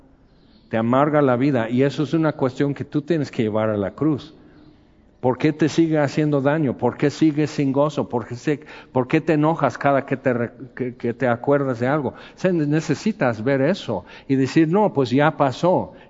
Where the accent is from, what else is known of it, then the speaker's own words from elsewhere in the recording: Mexico; pues yo soy mexicano.